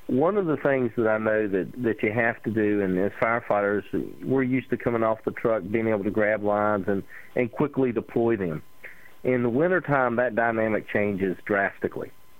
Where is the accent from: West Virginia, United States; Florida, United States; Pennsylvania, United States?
West Virginia, United States; Myself, growing up in West Virginia, we did have a lot of cold weather during the winter, a lot of snow.